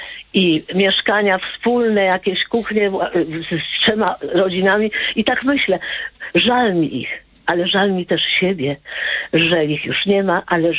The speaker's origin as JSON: {"language": "Polish", "town": "Warsaw", "region": "Masovian Voivodeship", "country": "Poland", "tie": "born there", "said": "Ja się urodziłam w gruzach Warszawy, 7 lat po wojnie."}